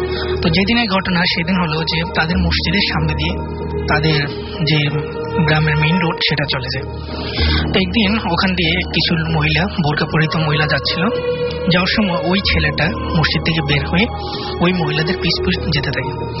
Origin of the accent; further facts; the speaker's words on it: Comilla, Chittagong Division, Bangladesh; now in Dhaka, Bangladesh; কুমিল্লা থেকে এসেছি, ঢাকা মহাকালীতে থাকি।